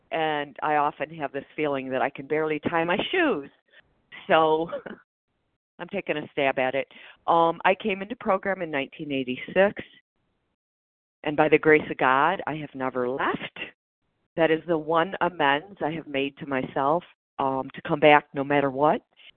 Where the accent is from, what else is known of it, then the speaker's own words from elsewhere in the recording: Michigan, United States; I'm from Michigan, and I don't share a lot.